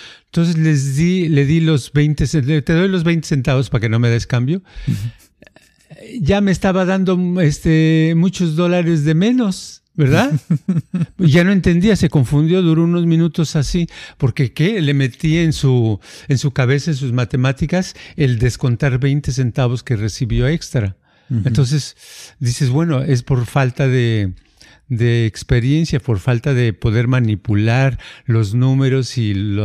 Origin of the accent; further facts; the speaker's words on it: Jalisco, Mexico; born there; en el pueblito donde yo nací, ahí toda la gente tiene la fama de que todos son taqueros.